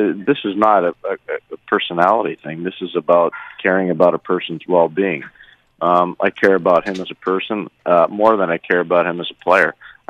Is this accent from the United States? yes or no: no; Montreal, Quebec, Canada; when I was a kid growing up in Montreal.